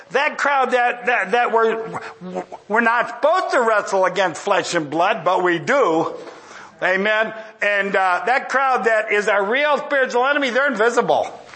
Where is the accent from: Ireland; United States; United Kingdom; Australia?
Ireland; And number two, I'm Irish. I don't even agree with myself sometimes.